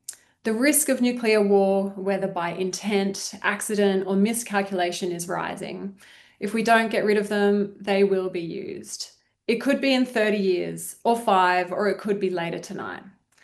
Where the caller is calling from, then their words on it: Wollongong, New South Wales, Australia; I'm calling in from Darawal country in Wollongong tonight.